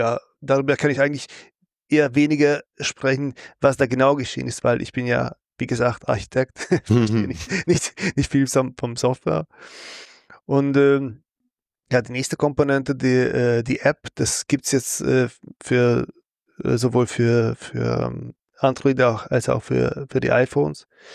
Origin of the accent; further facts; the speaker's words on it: Hungary; German is a second language; Ich lebe in Ungarn und … verrät es schon, glaube ich. Ich bin auch ein Ungar. Lasst euch nicht dadurch tauschen, dass ich auch ein bisschen Deutsch kann.